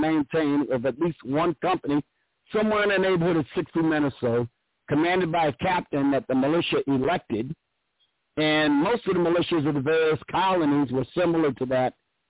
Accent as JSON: {"language": "English", "region": "Illinois", "country": "United States", "tie": "born or raised there", "moved": "as an adult", "said": "Every state that I know of, I'm from Illinois. That was my home state. That's where I'm an expatriate from. I escaped to Georgia to get the hell away from Illinois"}